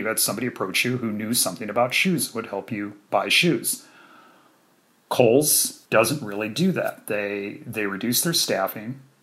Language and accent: English; Dubuque, Iowa, United States; And I can remember when Kennedy Mall opened in Dubuque, Iowa, my hometown, and what it did to downtown Dubuque